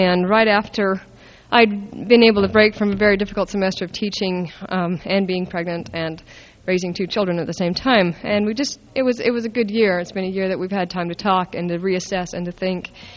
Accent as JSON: {"language": "English", "town": "Alpine", "region": "Utah", "country": "United States", "tie": "born or raised there", "said": "Speaking of rural characters, I grew up in Alpine, Utah. That's my hometown, and that's where I learned most of my attitudes and mores regarding sex."}